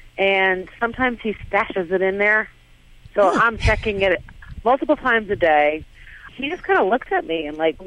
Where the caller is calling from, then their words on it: Marianna, Florida, United States; Florida. Marianna, Florida.